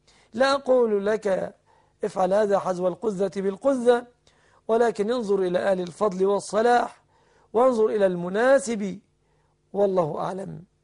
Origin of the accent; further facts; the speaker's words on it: Egypt; وهذا منسحب على عموم البنوك عندنا في مصر، ويدخل فيه بنك فيصل الإسلامي كذلك